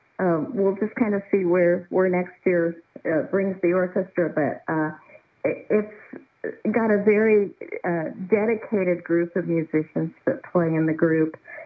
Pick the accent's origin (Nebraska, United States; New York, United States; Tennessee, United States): Nebraska, United States; North Platte; Little side note, I grew up in North Platte, and Virgil was actually my band instructor when I was in high school.